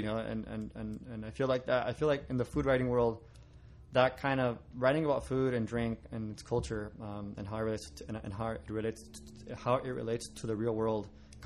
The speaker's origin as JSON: {"language": "English", "region": "Nevada", "country": "United States", "tie": "born or raised there", "said": "I feel like I'm lucky that I grew up in the, you know, here, and I grew up in the Nevada"}